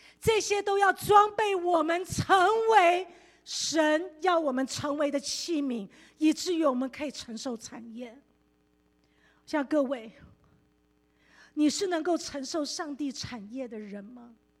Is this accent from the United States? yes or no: yes; United States; 我们美国人都说来让你先